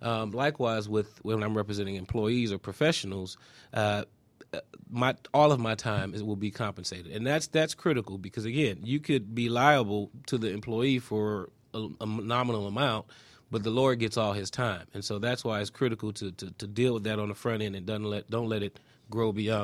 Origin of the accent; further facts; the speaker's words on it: Miami, Florida, United States; moved away as an adult; also born or lived in Washington, D.C.; now in Atlanta, United States; I'm originally from Miami, Florida. I went to undergrad at Florida A&M University in Tallahassee